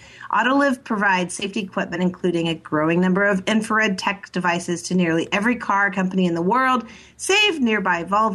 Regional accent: Lovington, New Mexico, United States; born there; So I was sort born in Lee County, New Mexico, which is got this like little bitty town, Lovington. But I was born in the Lee County Hospital.

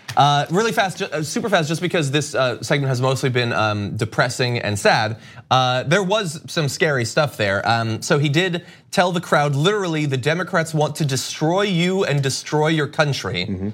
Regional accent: United States; But it's disconcerting as an American, as a human.

